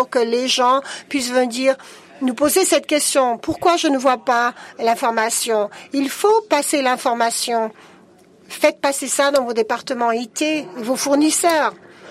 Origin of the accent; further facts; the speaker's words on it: Morocco; Je suis du Maroc.